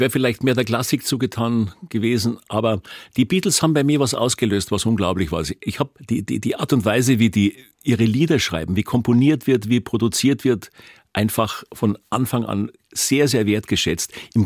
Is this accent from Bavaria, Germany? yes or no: yes; Bavaria, Germany; Bei uns in Bayern sind die Heutzer sind die Holzmacher, die Holzknechte.